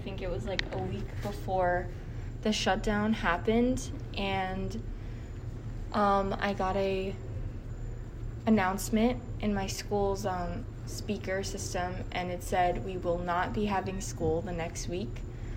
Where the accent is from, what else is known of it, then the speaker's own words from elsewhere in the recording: Long Island, New York, United States; I'm from Long Island, New York.